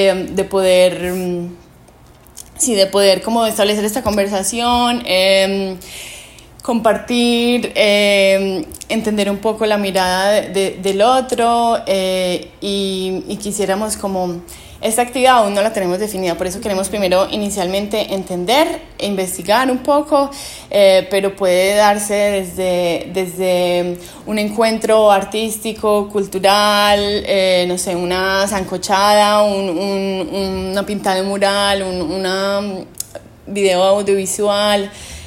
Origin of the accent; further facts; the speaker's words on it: Colombia; que soy de Colombia